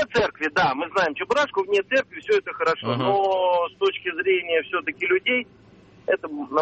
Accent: Moscow, Russia; я из Москвы.

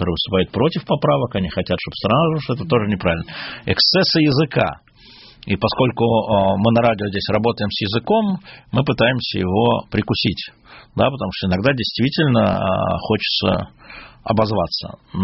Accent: Moscow, Russia; я москвич

